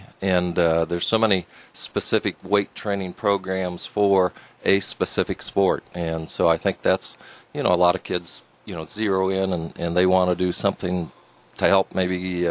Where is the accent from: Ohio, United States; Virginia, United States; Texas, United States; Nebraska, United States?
Nebraska, United States; Ord; You know, growing up in Ord, we had sand greens through my freshman year, and then they converted to grass.